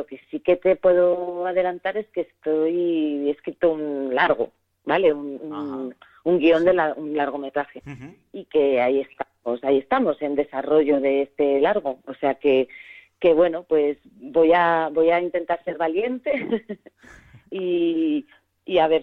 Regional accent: Segovia, Castile and León, Spain; empecé haciendo teatro cuando era pequeña en Segovia

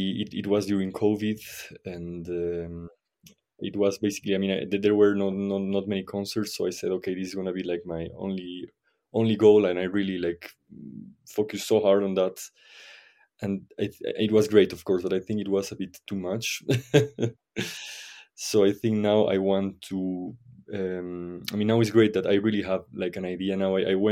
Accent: La Paz, Bolivia; At the moment, I'm in my native city, La Paz, Bolivia.

